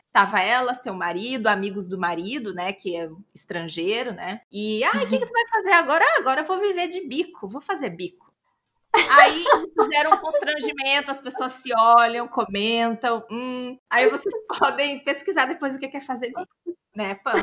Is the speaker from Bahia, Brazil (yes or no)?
no; Canoas, Rio Grande do Sul, Brazil; É que eu sou de Canoas, gente. Lá a gente faz biscate.